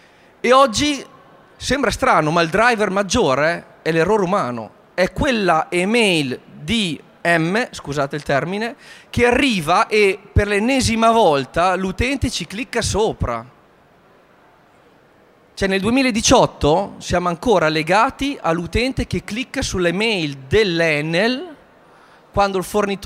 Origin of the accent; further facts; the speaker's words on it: Modena, Emilia-Romagna, Italy; io sono di Modena e quindi Ducati e Ferrari per me è il pane quotidiano.